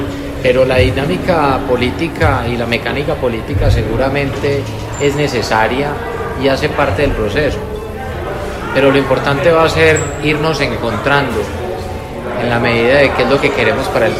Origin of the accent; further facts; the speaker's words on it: Colombia; y no solo en lo personal, sino como colombiano.